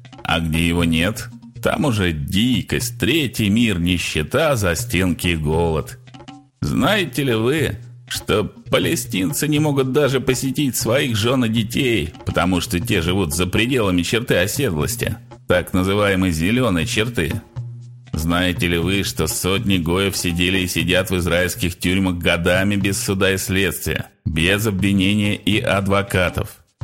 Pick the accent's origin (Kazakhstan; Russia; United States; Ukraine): Russia; Akademgorodok, Novosibirsk Oblast; 1968 году я писал на стенах моего родного города Академгородка «Руки прочь от Чехословакии».